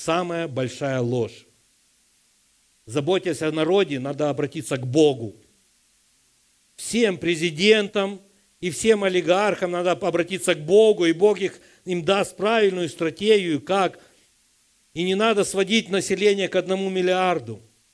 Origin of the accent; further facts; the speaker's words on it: Ukraine; Ну, мы с Украины, у нас всегда есть загашнички.